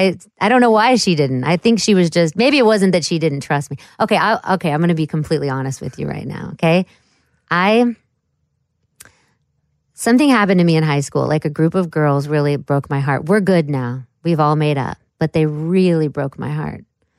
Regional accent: Lawrence, Kansas, United States; I grew up in Lawrence.

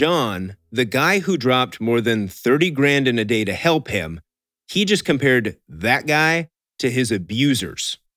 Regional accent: Midwest, United States; I grew up in the Midwest.

